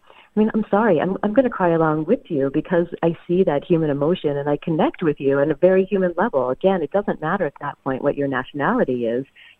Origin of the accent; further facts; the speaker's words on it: the South, United States; You know, I grew up in the South